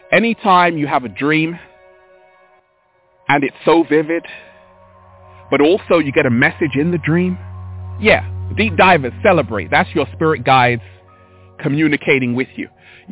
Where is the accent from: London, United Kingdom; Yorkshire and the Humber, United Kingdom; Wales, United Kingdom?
London, United Kingdom; Hampstead; And growing up, deep divers, I was born in Hampstead. I used to walk in Hampstead Heath with my sister.